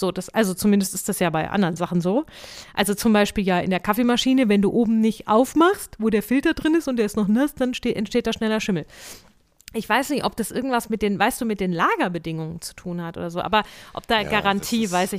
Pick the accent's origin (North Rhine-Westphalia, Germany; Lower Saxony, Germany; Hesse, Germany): Hesse, Germany; Ist ja schön hier in Hessen, wo ich herkomme, da sagt man ja China.